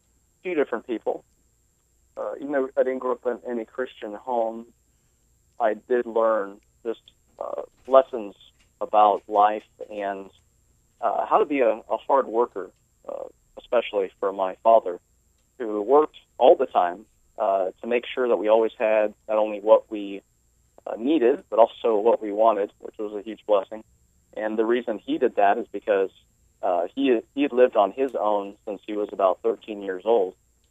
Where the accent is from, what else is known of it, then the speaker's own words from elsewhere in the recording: San Jose, California, United States; I grew up in San Jose area. Mm-hmm. And I lived there for about 15 years of my life before I moved on to a couple other places.